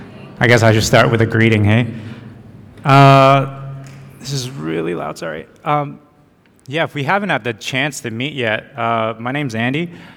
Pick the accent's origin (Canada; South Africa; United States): Canada; I'm one of the new members of our teaching team. I'm from Canada, so if you hear me say A a lot, that's just, it's just geared into me. I may not look Canadian, as a lot of my students say, but I promise you I am.